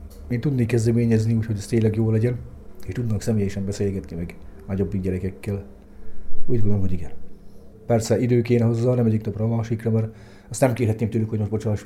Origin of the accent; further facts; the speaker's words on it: Salgótarján, Nógrád, Hungary; Salgótarjánban születtem, ott éltem, ugye ott nevelkedtem föl